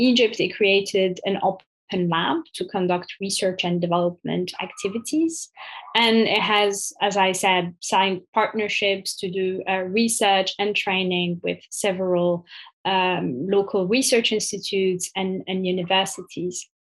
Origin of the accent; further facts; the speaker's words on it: Algiers, Algiers Province, Algeria; Well, I grew up in Algiers in the 1990s.